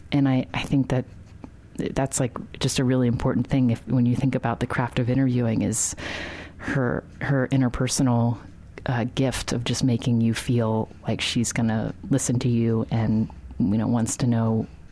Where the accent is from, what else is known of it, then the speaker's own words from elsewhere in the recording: West Virginia, United States; I think about, like, Reading Working when I was, like, you know, growing up in West Virginia